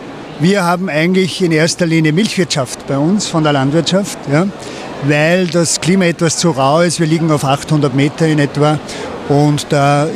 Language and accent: German; Salzkammergut, Austria; Ja, ich komme aus dem Salzkammergut